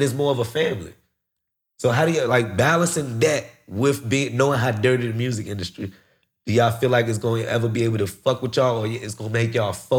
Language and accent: English; United States; I grew up around y'all. I'm from the Blade, you know what I'm saying? La Haven all day.